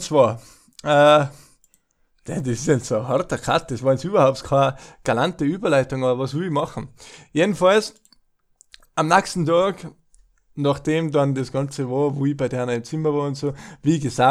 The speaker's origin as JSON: {"language": "German", "region": "Tyrol", "country": "Austria", "said": "man ja als Österreich auch Ausland, obwohl Österreich schon ziemlich eine Welt macht, überhaupt als Tiroler."}